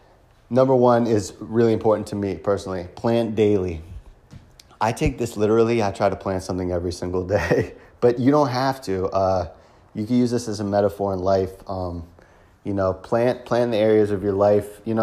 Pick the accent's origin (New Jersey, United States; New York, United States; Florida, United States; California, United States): Florida, United States; Palm Beach Gardens; So ever since I returned back to my hometown, Palm Beach Gardens, Florida, in 2016 from my travels, I decided to start an edible landscaping company.